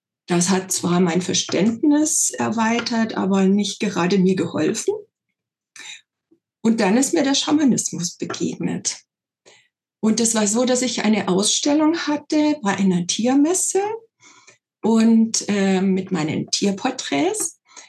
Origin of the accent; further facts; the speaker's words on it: Munich, Bavaria, Germany; ich stamme aus München